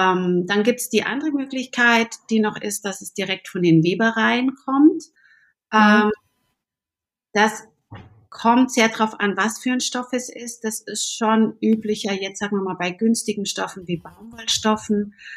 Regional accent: Augsburg, Bavaria, Germany; Ich bin aus Augsburg, einer alten Textilstadt

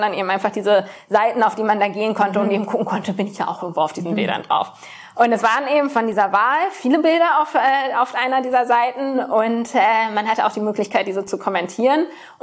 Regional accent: Göttingen, Lower Saxony, Germany; als ich so 18 war ungefähr, habe ich in meiner Heimatstadt in Göttingen an einer Wahl zum Gänselisee teilgenommen.

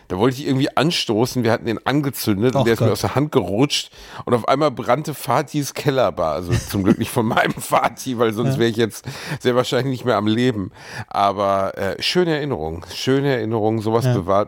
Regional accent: Bavaria, Germany

